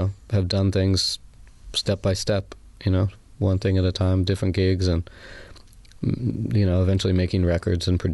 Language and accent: English; California, United States; Yeah, I grew up in Southern California near Los Angeles. My parents were very into music.